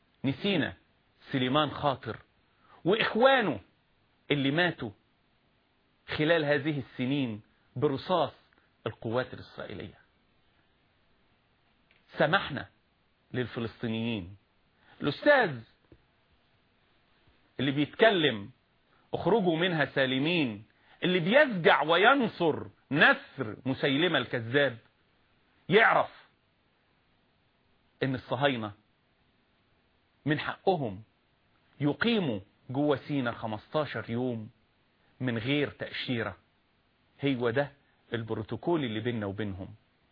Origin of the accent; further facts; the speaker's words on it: Egypt; احنا مصريين المولد والتربية والخير والنشأة، فلسطينيين مقدسيين غزاويين الهوى والقلب